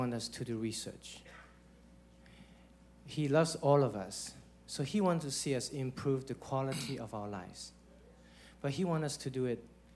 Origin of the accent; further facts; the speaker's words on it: China; I grew up in China during a time called Cultural Revolution.